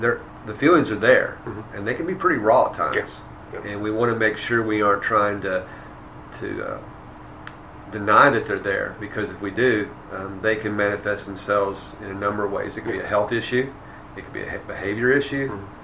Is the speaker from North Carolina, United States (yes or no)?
no; Pekin, Illinois, United States; Okay, I'm from Pekin.